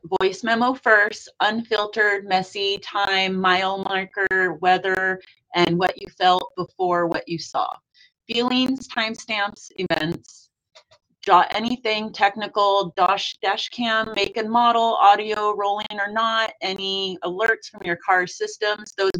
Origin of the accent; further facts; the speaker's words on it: Washington, United States; I came from Washington with a lot of rain and a lot of fog.